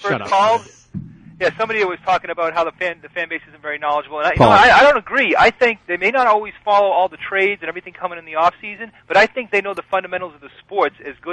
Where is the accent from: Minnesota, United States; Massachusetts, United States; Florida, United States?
Massachusetts, United States; Boston; I grew up in Boston.